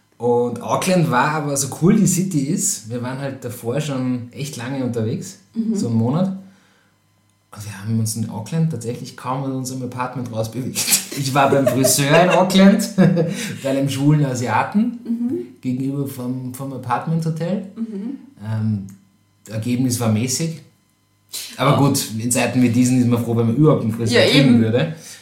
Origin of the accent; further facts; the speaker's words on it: Krems, Lower Austria, Austria; Das ist ja so groß wie Krems, meine Heimatstadt